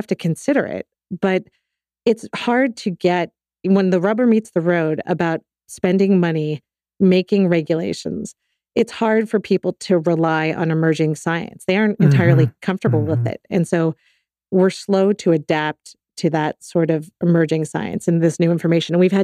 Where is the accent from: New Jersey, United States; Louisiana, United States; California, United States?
California, United States; And I grew up in the Bay Area. And so Foster City was this magical, fascinating land to me